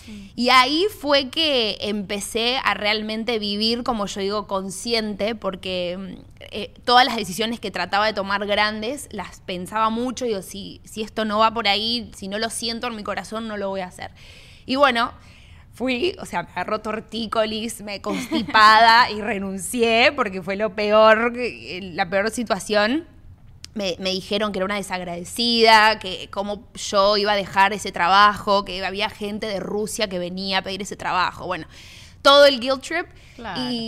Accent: Miami, Florida, United States; also born or lived in Argentina; Yo soy argentina, pero me crié acá en Miami. Entonces, mis amigas eran cubanas, mexicanas, venezolanas. Y yo digo, bueno, yo soy un mezclum de un poquito, un sancocho de todo eso.

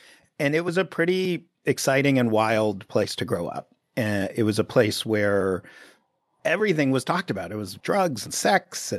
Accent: New York City, New York, United States; I grew up in Greenwich Village in the 70s, a very arty world, a lot of artists. And I grew up in a building that was all artists.

